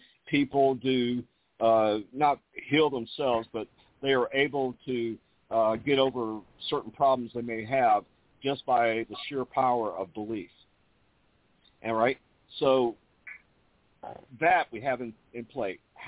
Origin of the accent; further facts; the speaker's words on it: the South, United States; Well, I tell you what, being a Southerner as I am, my diet is basically Cracker Barrel.